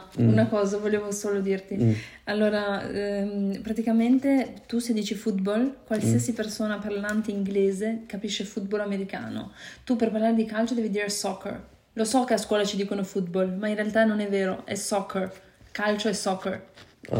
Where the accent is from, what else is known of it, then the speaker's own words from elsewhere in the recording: Albania; now in Italy; io sono albanese, io non ho la città, purtroppo non ho ancora la cittadinanza italiana